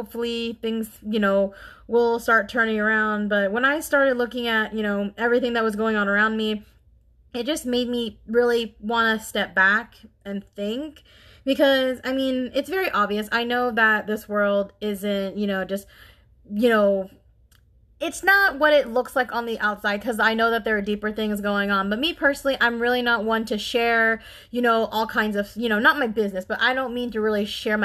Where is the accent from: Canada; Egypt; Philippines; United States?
Philippines; I am a Filipino girl in this big world.